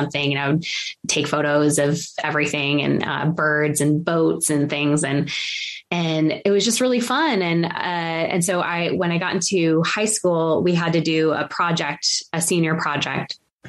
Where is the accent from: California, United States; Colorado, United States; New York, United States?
California, United States; Los Angeles; So I grew up in Los Angeles.